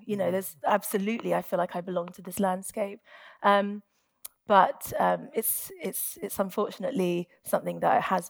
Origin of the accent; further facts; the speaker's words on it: London, United Kingdom; I was brought up in West London.